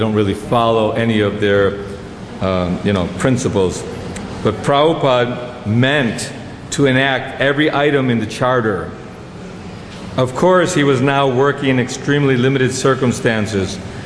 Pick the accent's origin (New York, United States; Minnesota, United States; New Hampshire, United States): New York, United States; Buffalo; I remember I was growing up in Buffalo, New York, which was more central.